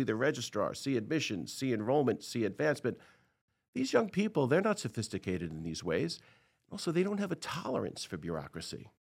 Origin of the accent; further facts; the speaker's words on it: Brooklyn, New York, United States; I'm a kid from Brooklyn. I was born in East New York, and I grew up on those streets, Brooklyn, Queens, and Manhattan.